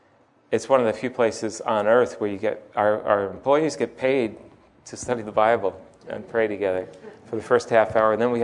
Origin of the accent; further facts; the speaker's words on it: Smithtown, New York, United States; And I'm from New York, the house where I grew up on Long Island, Smithtown, Long Island.